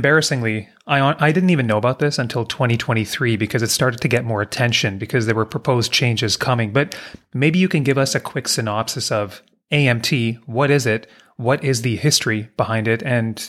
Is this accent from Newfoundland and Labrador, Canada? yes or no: yes; Newfoundland and Labrador, Canada; also born or lived in Calgary; now in Toronto, Canada; So I grew up early childhood in Newfoundland, started watching Mario Lemieux.